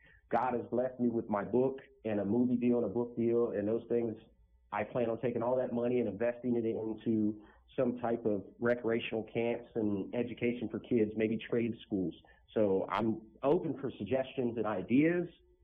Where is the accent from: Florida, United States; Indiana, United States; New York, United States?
Florida, United States; West Palm Beach; also born or lived in Little Rock / Chicago / Cleveland / Russell's Point; I grew up in West Palm Beach, Florida, Little Rock, Arkansas, Chicago, Cleveland, Ohio, Russell's Point.